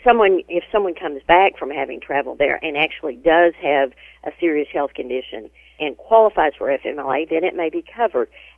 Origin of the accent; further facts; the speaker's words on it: Arkansas, United States; I grew up in Arkansas, and we had rice fields